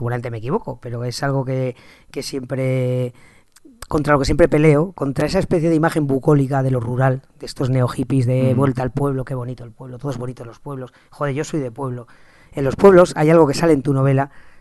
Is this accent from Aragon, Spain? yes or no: yes; Aragon, Spain; O sea, en Aragón, yo soy de un pueblo más o menos grande.